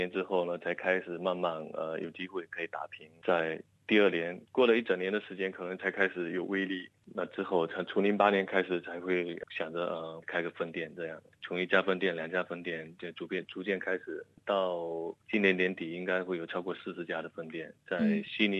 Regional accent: China

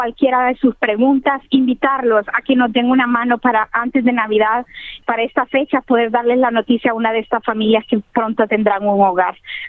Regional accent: Honduras; now in Australia; nosotros como hondureños nos hemos unido para poder hacer esta recolecta

